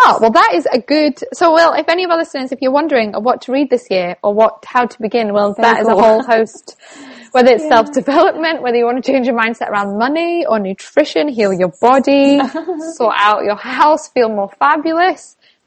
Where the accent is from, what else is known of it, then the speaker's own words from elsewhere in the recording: Newcastle, North East England, United Kingdom; And so I was just like, no, I grew up actually in Newcastle.